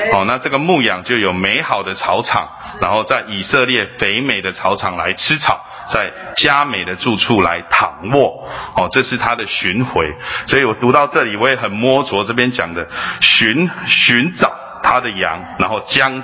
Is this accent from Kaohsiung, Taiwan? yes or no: no; Sanchong, New Taipei, Taiwan; 我是这个在三重长大的，对，就是弟兄姊妹都知道，大概那边有很多这个拜偶像之地哦。